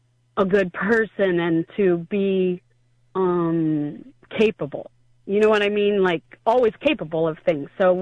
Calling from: Delaware, Ohio, United States

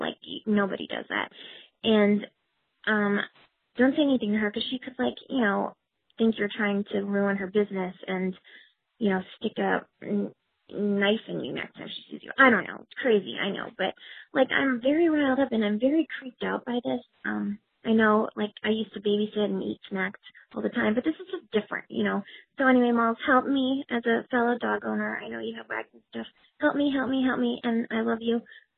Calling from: Brooklyn, New York, United States; I'm calling from Brooklyn, New York

